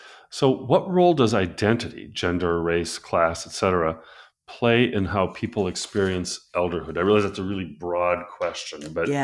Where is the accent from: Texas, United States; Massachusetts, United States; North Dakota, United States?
North Dakota, United States; I grew up in North Dakota.